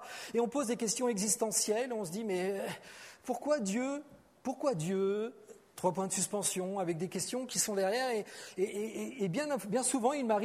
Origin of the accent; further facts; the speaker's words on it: Normandy, France; C'est une expression de Normandie, ça, le petit haut. Je suis normand, donc forcément, je dis petit haut.